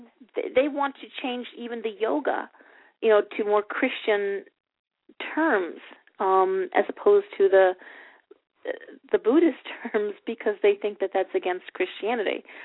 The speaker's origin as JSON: {"language": "English", "region": "Texas", "country": "United States", "said": "Well, I'm from Texas, whatever. It's a lone star."}